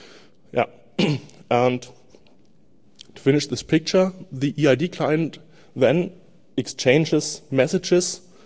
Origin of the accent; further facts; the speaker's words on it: Germany; English is a second language; Yeah, we're from Germany, so we have using the current German cards.